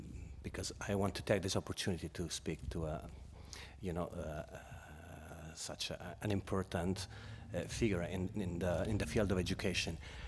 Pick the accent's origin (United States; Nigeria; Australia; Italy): Italy; The only examples I have are Finland and Italy, because I come from Italy.